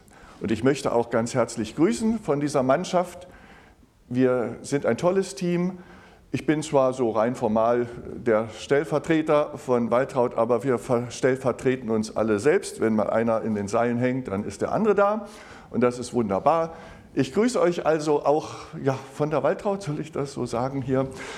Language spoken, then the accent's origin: German; Halberstadt, Saxony-Anhalt, Germany; Ich bin lutherisch geprägt, bin im Dom zur Halberstadt aufgewachsen.